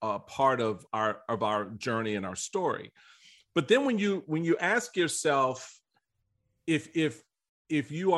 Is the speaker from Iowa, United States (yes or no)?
no; Washington, District of Columbia, United States; That's where I grew up in Northwest DC, right?